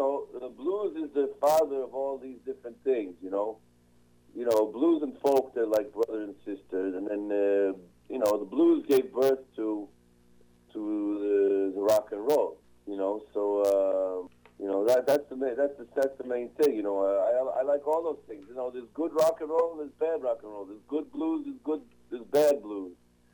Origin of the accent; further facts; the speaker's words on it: New Jersey, United States; also born or lived in Connecticut; Yes, I was born in the East Coast. And I spent most of my time in New Jersey and Connecticut.